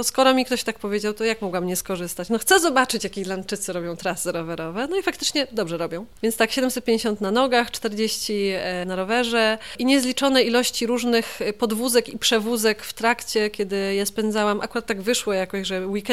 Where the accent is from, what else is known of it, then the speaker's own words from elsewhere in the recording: Kraków, Lesser Poland, Poland; że jestem z Krakowa w Polsce, że to jest teren górski.